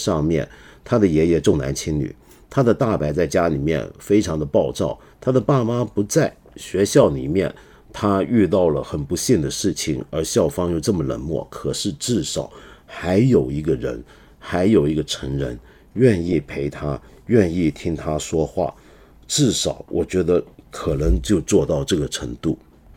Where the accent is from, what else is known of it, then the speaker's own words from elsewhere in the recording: Hong Kong; 竟然是我们香港人啊